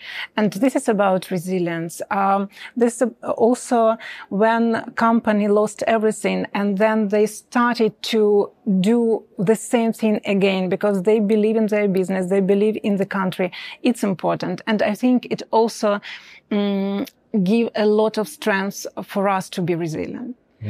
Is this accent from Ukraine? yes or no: yes; Eastern Ukraine, Ukraine; English is a second language; you already know that I'm from Eastern Ukraine, from occupied territories.